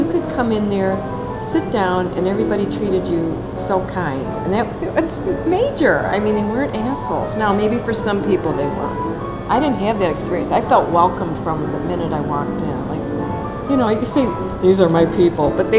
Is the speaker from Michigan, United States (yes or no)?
yes; Detroit, Michigan, United States; Because for me, growing up in Detroit, living in Detroit most of my life, you could paint your garage orange.